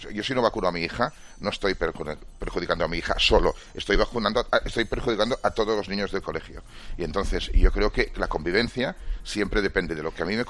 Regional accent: Catalonia, Spain; yo soy catalán

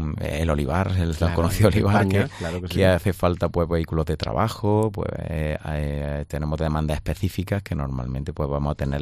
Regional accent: Andalusia, Spain; Encantados en este primer año de estar aquí en la provincia de Alicante, yo que vengo de Andalucía.

